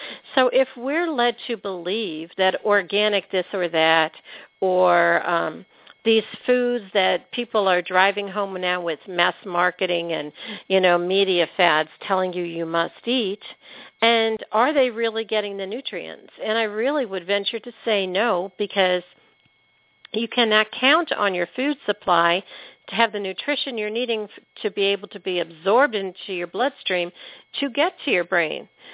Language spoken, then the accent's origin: English; Pennsylvania, United States; I grew up in Pennsylvania, north of the Amish country in the 50s and 60s.